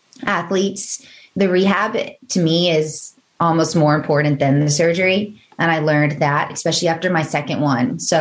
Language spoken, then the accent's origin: English; Virginia, United States; I grew up in Northern Virginia and soccer was a spring sport for us.